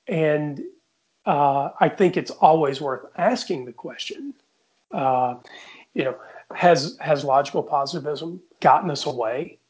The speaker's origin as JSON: {"language": "English", "region": "Southeast", "country": "United States", "tie": "born or raised there", "said": "I can't use that one because I grew up in the Southeast"}